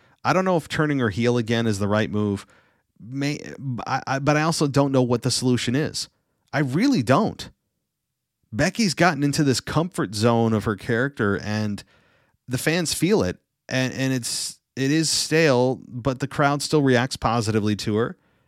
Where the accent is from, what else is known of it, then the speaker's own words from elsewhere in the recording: Albany, New York, United States; You know, I'm from Albany, New York, but people say Albany.